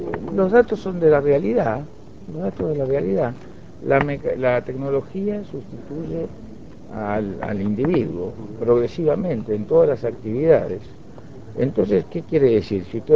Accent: Uruguay; Mi tarea es decirme, bueno, a mí mismo, como uruguayo, como abuelo, yo, mis hijos viven acá, trabajan acá

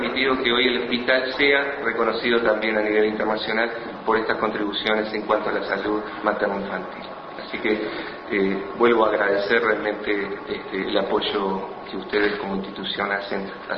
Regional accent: Uruguay; porque eso somos los uruguayos, comunidad de comunidades

